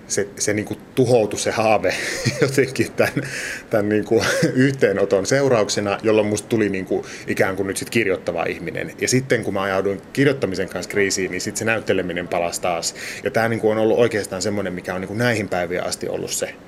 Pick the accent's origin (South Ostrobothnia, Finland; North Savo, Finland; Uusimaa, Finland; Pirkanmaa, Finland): North Savo, Finland; Sonkajärvi; mä tulin sieltä Sonkajärveltä, että mä oon näytellyt ja nyt mä tuun tänne näyttelemään.